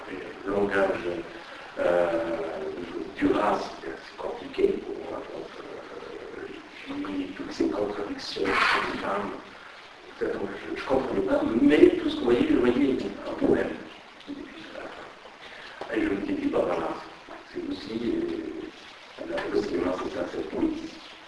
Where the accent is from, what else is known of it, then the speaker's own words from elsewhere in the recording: Afghanistan; French is a second language; now in France; quand j'ai quitté l'Afghanistan, en France, en 85, c'est sûr que je ne pouvais pas écrire en français et je me demandais à quoi bon écrire en persan